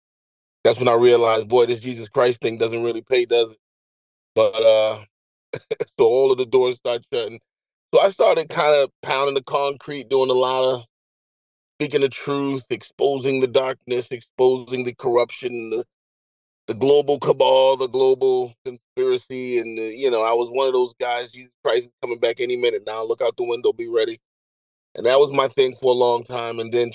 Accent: Hartford, Connecticut, United States; Okay, so I'm from Hartford, Connecticut originally. I came up in the 90s.

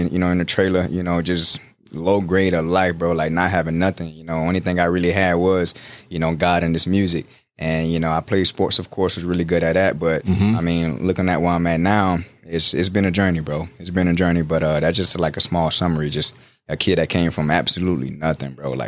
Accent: Conway, South Carolina, United States; now in Myrtle Beach, United States; I live in Myrtle Beach, but I'm from Conway, South Carolina.

